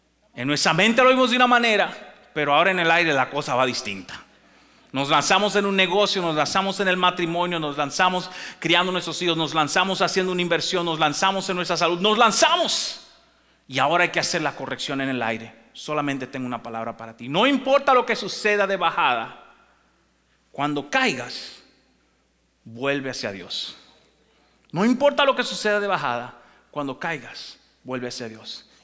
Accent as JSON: {"language": "Spanish", "region": "La Vega", "country": "Dominican Republic", "tie": "born or raised there", "said": "Yo recuerdo hace muchos, muchos años ser un adolescente y estaba en mi país. En mi país hay una catarata que se llama el Salto de Jimenoa y es preciosa esa catarata"}